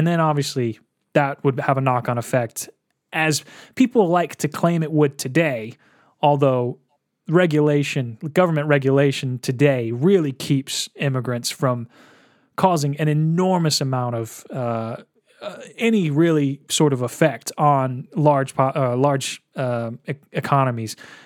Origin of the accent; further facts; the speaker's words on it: Nashville, Tennessee, United States; And I was like, yeah, I'm from Nashville.